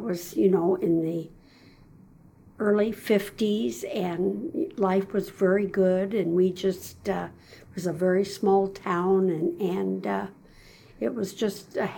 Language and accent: English; Beloit, Kansas, United States; born there; I was born in Beloit, Kansas, July 16th, 1941. And it was hot.